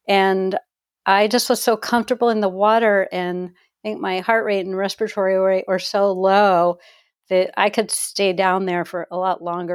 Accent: Rockville, Maryland, United States; also born or lived in Baltimore; I grew up briefly in Baltimore, Maryland. I was born there and then moved to Rockville, Potomac, Maryland, which is just outside of Washington, D.C.

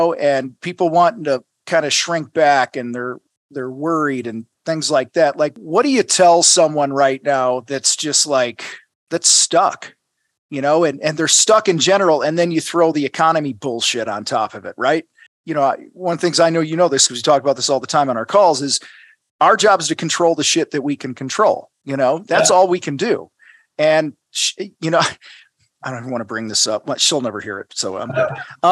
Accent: Illinois, United States; also born or lived in Wisconsin; Yeah, I grew up in Illinois, and then I moved beyond the Cheddar Curtain.

